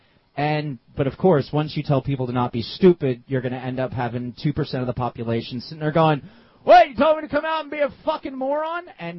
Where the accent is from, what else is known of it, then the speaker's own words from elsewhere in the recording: New Jersey, United States; well, I'm from New Jersey, and, you know, it is kind of part of my history anyway.